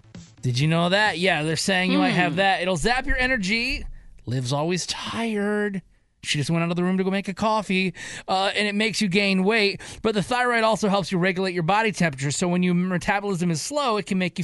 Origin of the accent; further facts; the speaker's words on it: Michigan, United States; like I'm originally from Michigan.